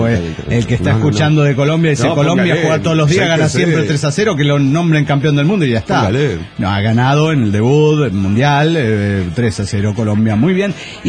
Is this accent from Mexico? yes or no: yes; Mexico; now in Santa Ana, United States; nosotros aquí somos como mexicanos en Estados Unidos